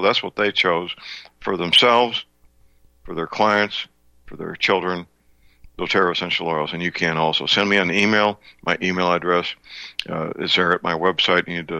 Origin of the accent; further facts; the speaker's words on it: Texas, United States; you could be in Florida or Maine or Washington State, Missouri, my home state, Texas.